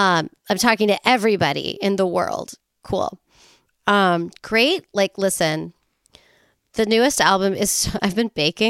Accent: Leesville, South Carolina, United States; From Leesville, South Carolina. I'm from the South.

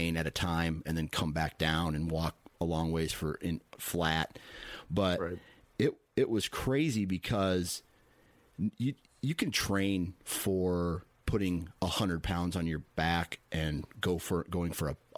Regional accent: Iowa, United States; So it's two guys from out east. I'm from Iowa.

